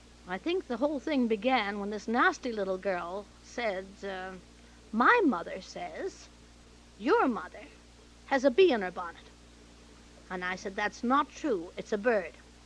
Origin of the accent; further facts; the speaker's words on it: Canada; born there; I was born in Canada, and at that time had rather a harsh R.